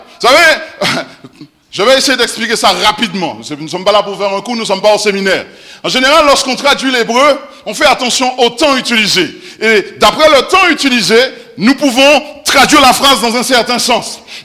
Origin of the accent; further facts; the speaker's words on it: Martinique; ou on dit boutique hein, chez moi en Martinique